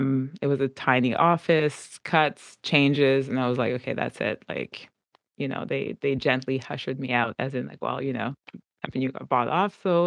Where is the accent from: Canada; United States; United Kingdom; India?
Canada; Montreal, Quebec; now in Sudbury, Canada; I was born and raised in Montreal.